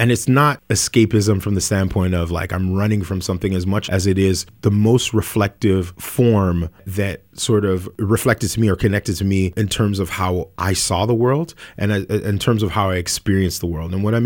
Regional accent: Jamaica; a part of that is like my background being Jamaican. You know, every Jamaican that you know tells a story

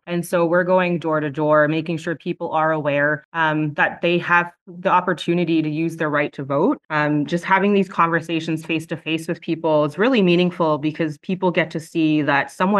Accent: Mississauga, Ontario, Canada; now in Sarnia, Canada; I am originally from Mississauga. I moved to Sarnia in 2012, started my family here, got to know the community

